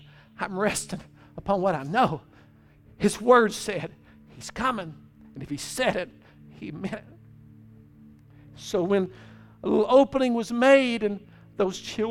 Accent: Louisiana, United States; I'm just from South Louisiana. I ain't ever been there.

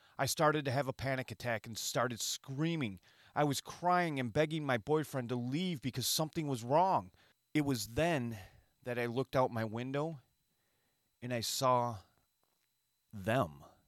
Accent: Michigan, United States; Where I live in Michigan, where I grew up in the Saginaw Valley, there was a huge Ojibwe population.

